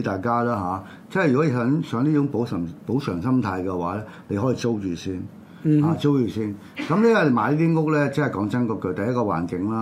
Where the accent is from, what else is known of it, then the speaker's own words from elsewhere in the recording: Hong Kong; 亞洲人，即係我哋香港人都係亞洲人嚟講咧